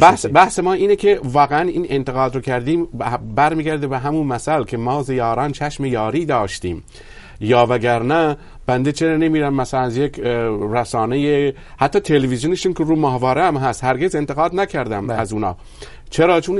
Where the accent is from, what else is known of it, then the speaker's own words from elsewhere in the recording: Iran; کار اصلی من در اون حرکت ملی هست، به عنوان یک ایرانی هست.